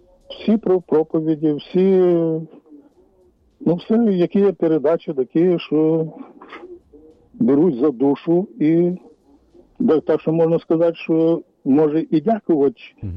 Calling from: Korosten, Zhytomyr Oblast, Ukraine; Коростин.

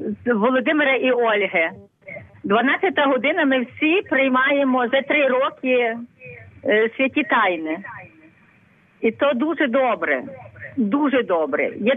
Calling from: Lviv, Lviv Oblast, Ukraine

